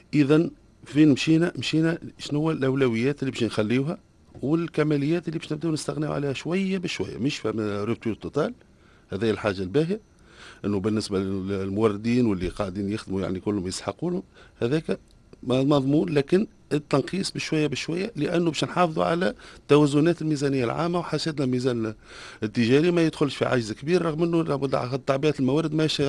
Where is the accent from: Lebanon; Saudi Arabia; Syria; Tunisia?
Tunisia